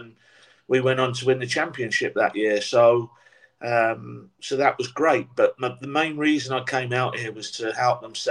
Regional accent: Portsmouth, South East England, United Kingdom; I'd stayed at Portsmouth, which is my hometown. And I'd played for Portsmouth.

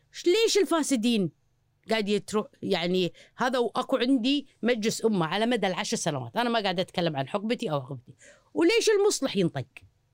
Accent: Kuwait; لأن إحنا نفسنا ككويتيين خلنا أقول قبل 15 سنة أفضل من الحين

